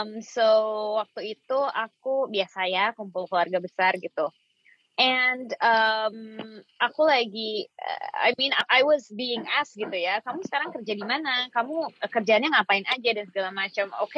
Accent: Yogyakarta, Special Region of Yogyakarta, Indonesia; aku orang Jawa ya kebetulan, Jogja gitu.

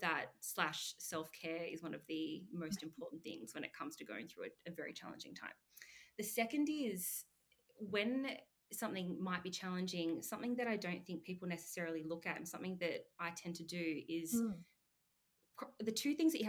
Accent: Australia; hey, look, I'm from Australia, but I'll fly to New York and work for you for free if you have me.

